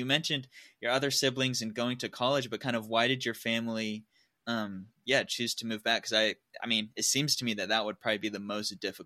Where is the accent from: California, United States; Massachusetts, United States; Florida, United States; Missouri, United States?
California, United States; Los Angeles; born there; I was born in Los Angeles, California. So I would tell people like, yeah, I'm from from California, Hollywood